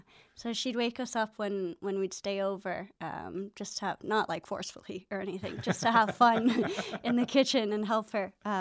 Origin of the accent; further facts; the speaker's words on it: Hawaii, United States; now in Galway, Ireland; Yeah, I'm originally from Hawaii.